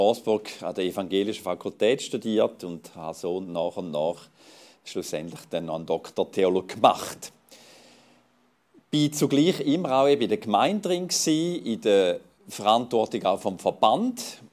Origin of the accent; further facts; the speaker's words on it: St. Gallen, Switzerland; Ich bin Ostschweizer, bin am Bodensee geboren und aufgewachsen im Kanton St. Gallen